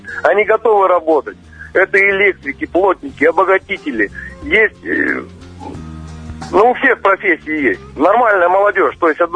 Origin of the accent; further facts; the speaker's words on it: Guryevsk, Kemerovo Oblast, Russia; Нет, я родом сам с Гурьевска.